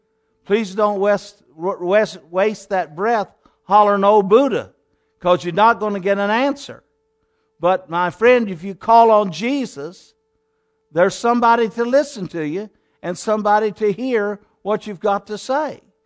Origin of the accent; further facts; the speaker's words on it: United States; I'm proud of my country. I'm proud of being American.